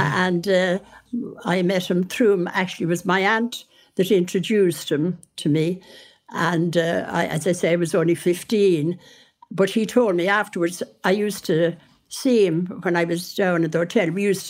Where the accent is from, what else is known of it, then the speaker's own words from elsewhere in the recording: Dublin, Leinster, Ireland; born there; I was born in Dublin, but my grandfather was a Listowel man